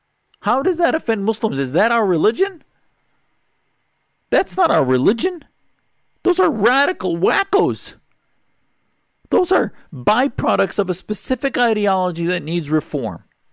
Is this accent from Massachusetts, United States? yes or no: no; Neenah, Wisconsin, United States; And you remember I'm from Wisconsin. I talked to you about that, I think, a few years ago. And I grew up in a small town, Neenah, Wisconsin.